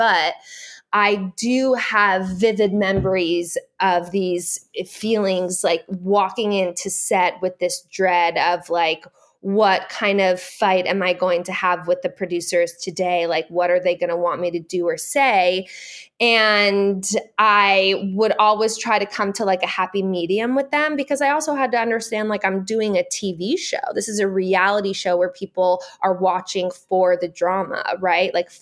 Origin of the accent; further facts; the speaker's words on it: Los Angeles, California, United States; So a lot of people think that I grew up in Laguna Beach or Orange County, but I actually grew up in like the heart of Los Angeles.